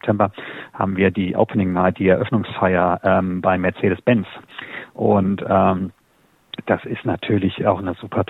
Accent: Clausthal-Zellerfeld, Lower Saxony, Germany; Ich komme aus dem Harz ursprünglich. Ich bin in Clausthal-Zellerscheid aufgewachsen. Ist eine Universitätsstadt, aber relativ klein.

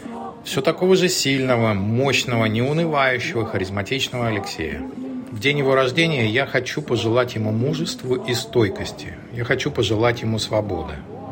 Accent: Sydney, New South Wales, Australia; я из Австралии, я из Сиднея.

